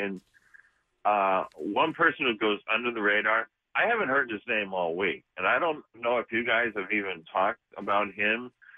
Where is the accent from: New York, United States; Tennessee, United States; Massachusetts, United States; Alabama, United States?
Massachusetts, United States; Wellesley; plus, I grew up in Wellesley, so that doesn't hurt.